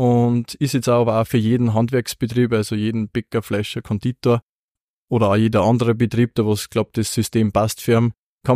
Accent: Böheimkirchen, Lower Austria, Austria; Wir kommen aber ursprünglich aus Böhmheimkirchen, aus Niederösterreich.

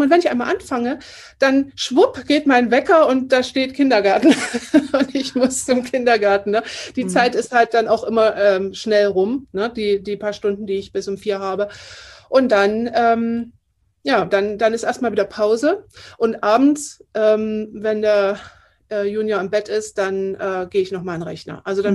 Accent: Germany; first language German; jetzt biete ich speziell was auch in Deutschland, ist ja für mich auch schöner, ne? Weil es ist ja meine Muttersprache.

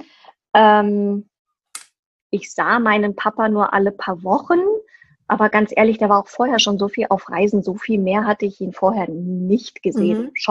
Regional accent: Germany; Habe mit Englisch angefangen, hatte dann Latein, also ich war einen neusprachlichen Zug bei uns in Deutschland.

